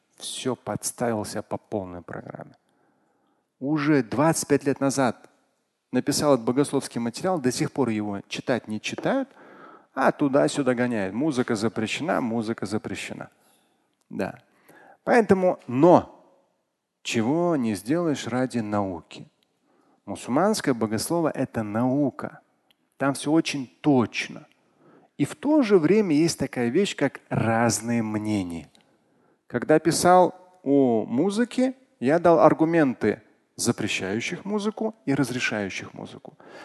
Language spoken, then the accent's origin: Russian; Moscow, Russia; first language Russian; Я сам родился в Москве, москвич, ну, россиянин, русский язык для меня основной